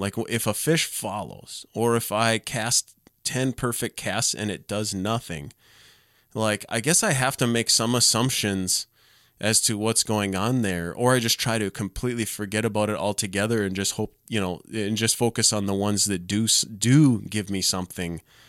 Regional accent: Minnesota, United States; I go home, you know, to where I grew up in Otter Tail County, and I fish lakes there

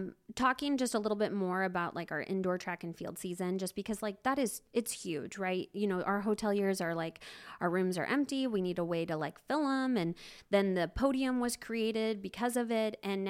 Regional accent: Tri-Cities, Washington, United States; now in Spokane, United States; I'm originally from Tri-Cities.

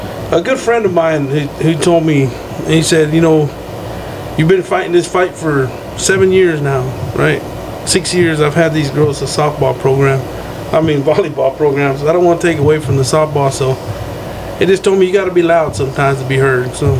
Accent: Grand Falls, Texas, United States; Everybody knows I'm from Grand Falls.

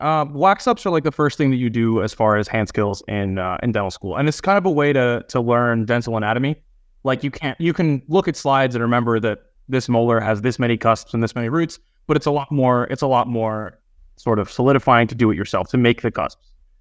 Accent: New York, United States; I graduated from Stony Brook undergrad and I'm from Westchester County.

